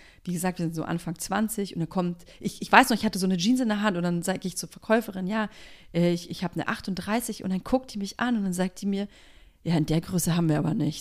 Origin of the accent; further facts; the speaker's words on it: Nuremberg, Bavaria, Germany; bei uns in Nürnberg ist dieser Hype so eingeschlagen, da muss ich so 13, 14 gewesen sein.